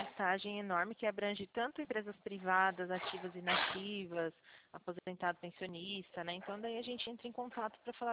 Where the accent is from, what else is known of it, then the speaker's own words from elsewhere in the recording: São Paulo, Brazil; eu sou do interior de São Paulo.